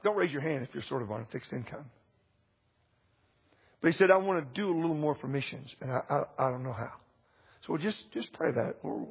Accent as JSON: {"language": "English", "region": "Texas", "country": "United States", "said": "I'm from Texas. 40 million. They're not 40 million people in Texas, I don't think."}